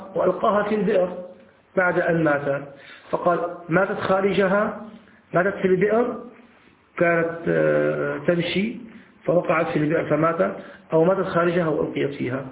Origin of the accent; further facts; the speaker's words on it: Syria; والعوام تقول له أبو بريص، هذا عندنا في الشام، بس الظاهر كلمة أبو بريص هذه عبارة غير متداولة يعني في باقي الدول الإسلامية، فعندنا العوام في سوريا فقط